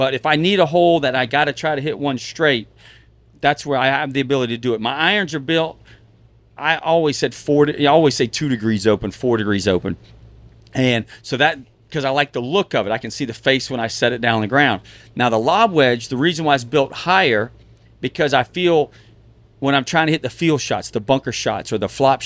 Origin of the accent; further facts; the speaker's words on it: the South, United States; but my mom, she's from Mississippi. I'm from the South.